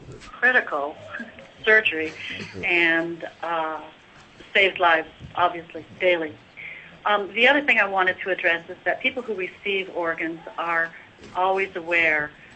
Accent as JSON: {"language": "English", "town": "Anchorage", "region": "Alaska", "country": "United States", "said": "I am from Anchorage, from Alaska."}